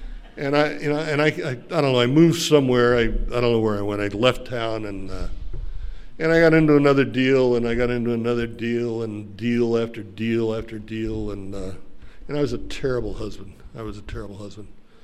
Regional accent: Sacramento, California, United States; now in Reno, United States; one of my friends that I grew up with in Sacramento is an Armenian guy

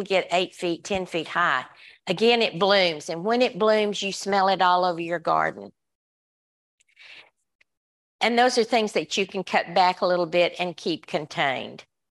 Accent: Johnson City, United States; We grew up in Johnson City where they were zinnias.

